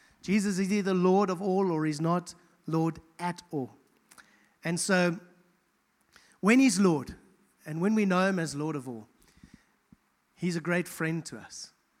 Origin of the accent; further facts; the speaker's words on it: KwaZulu-Natal, South Africa; I'm an English guy from KZN. It's not my background.